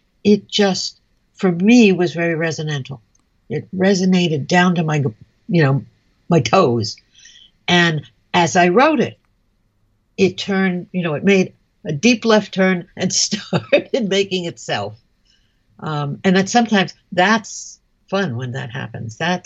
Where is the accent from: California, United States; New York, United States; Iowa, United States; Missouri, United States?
New York, United States; moved away; I'm a New Yorker born and bred, but I haven't lived in New York in like 55 years. But I am a New Yorker.